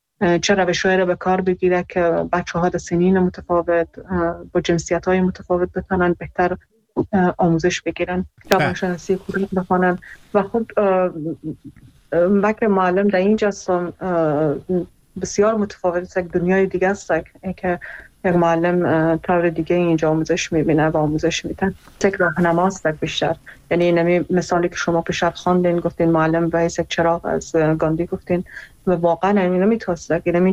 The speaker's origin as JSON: {"language": "Persian", "country": "Iran", "tie": "born or raised there", "said": "خودم در ایران بزرگ شدم و اونجا درس خوندم"}